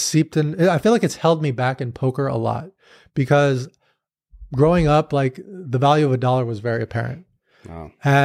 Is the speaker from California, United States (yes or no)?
yes; San Diego, California, United States; I grew up in the Southern California ecosystem of poker, but I was more in San Diego.